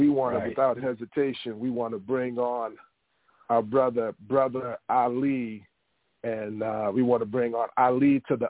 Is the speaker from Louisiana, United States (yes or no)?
no; St. Louis, Missouri, United States; out of St. Louis, Missouri, my hometown.